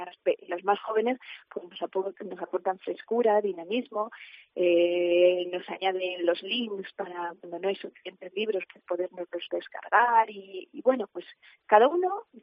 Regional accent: Navalacruz, Castile and León, Spain; se ha añadido Fontiveros, Sotalvo, Solo Sancho, Navalacruz, que es mi pueblo, Cepeda de la Mora

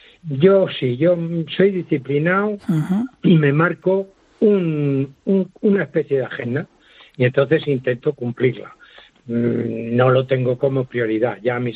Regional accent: Madrid, Community of Madrid, Spain; Yo soy de Madrid

